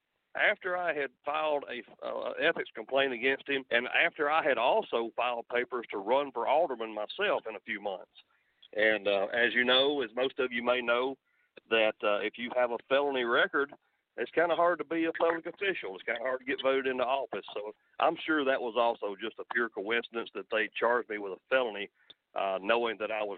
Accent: Petersburg, Tennessee, United States; Yes, sir. 42 years. Never lived more than 3 miles from where I grew up in the 37144.

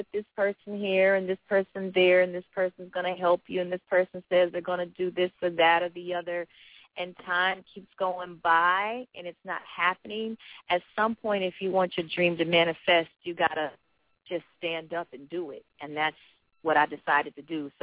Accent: Inglewood, California, United States; I am from Los Angeles.

